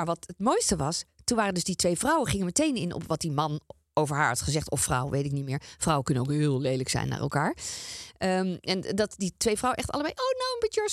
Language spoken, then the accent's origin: Dutch; 's-Hertogenbosch, North Brabant, Netherlands; ik ben wel echt een Bosse. Omdat ik daar opgegroeid ben.